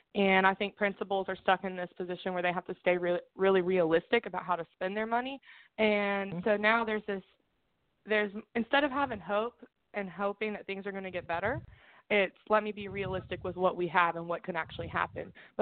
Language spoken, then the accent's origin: English; North Carolina, United States; Okay, well, I grew up in Durham County. So I was a student myself in Durham County Schools.